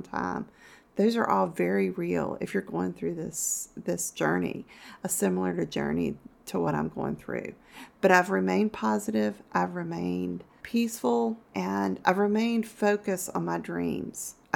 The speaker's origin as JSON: {"language": "English", "region": "Virginia", "country": "United States", "tie": "born or raised there", "said": "I'm mid-50s. I was born and raised in Virginia and still live there."}